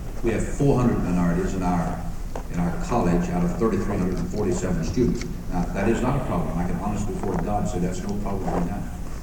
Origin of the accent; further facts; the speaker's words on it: Lynchburg, Virginia, United States; I was raised up as a segregationist. I was born and raised in Virginia, Lynchburg, Virginia.